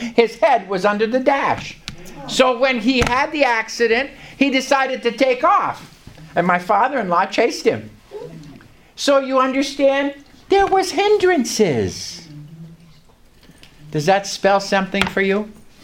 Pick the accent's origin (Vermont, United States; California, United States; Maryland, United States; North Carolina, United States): Vermont, United States; I came from Vermont, and all my friends and relatives in Vermont